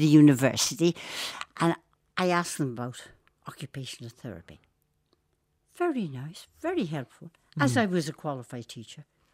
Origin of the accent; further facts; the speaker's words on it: Ireland; I am Irish.